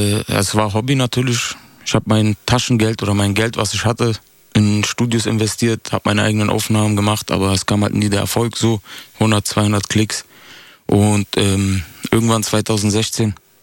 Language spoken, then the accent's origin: German; Berlin, Germany; Ich bin in Berlin-Neukölln aufgewachsen, hinten Sonnencenter, Sonnenallee. Mhm. Ist leider auch in den Medien bekannt, durch negative Schlagzeilen. Aber ja, ich habe meine Jugend auf jeden Fall auf der Sonnenallee verbracht.